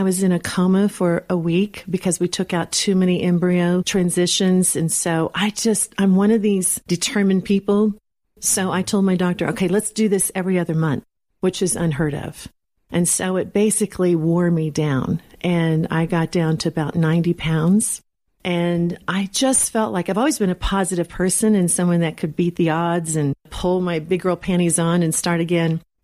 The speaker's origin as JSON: {"language": "English", "region": "Texas", "country": "United States", "said": "And I'm from Texas. A Texan is very grounded."}